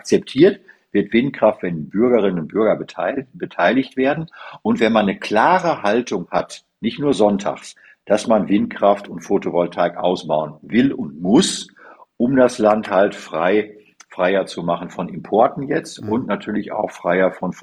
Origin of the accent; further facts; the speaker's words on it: North Rhine-Westphalia, Germany; Ich komme ja aus dem Münsterland